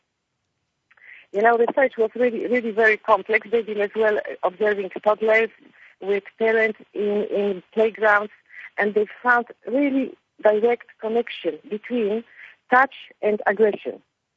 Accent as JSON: {"language": "English", "country": "Poland", "moved": "yes", "lives_now": "New Zealand", "said": "when I came from Poland to New Zealand, I noticed that New Zealand has different attitudes to touch. I come from higher touch culture country."}